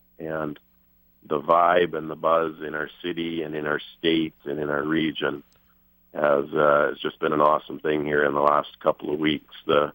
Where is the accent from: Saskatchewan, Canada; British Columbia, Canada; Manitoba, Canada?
Manitoba, Canada; Swan River; I'm originally from Swan River, Manitoba, so I can say as soon as our Canadians beat the hell out of the Czechs